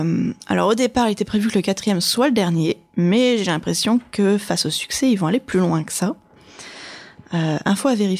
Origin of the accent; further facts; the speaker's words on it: Amiens, Hauts-de-France, France; Et je viens d'Amiens, et c'est là où j'étais avant Verneuil.